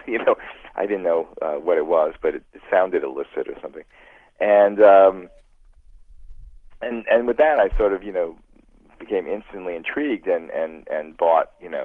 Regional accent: New Jersey, United States; I remember I was growing up in New Jersey

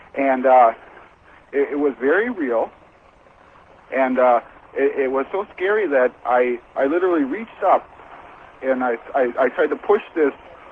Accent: Green Bay, Wisconsin, United States; now in New Haven, United States; I'm calling you from New Haven, Connecticut. … from out of Green Bay, Wisconsin.

